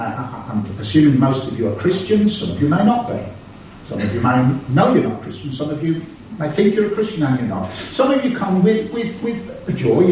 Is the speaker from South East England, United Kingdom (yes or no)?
no; Birmingham, West Midlands, United Kingdom; accent: Birmingham; that accent, what was it? I said, that's Birmingham.